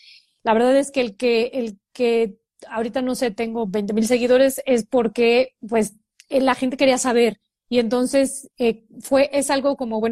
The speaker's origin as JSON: {"language": "Spanish", "town": "Tuxpan", "region": "Veracruz", "country": "Mexico", "moved": "as an adult", "lives_now": "Mexico City, Mexico", "said": "soy originaria de Tuxpan, Veracruz. Me vine a estudiar a México desde la carrera. Entonces, estoy acá, soy una chilanga"}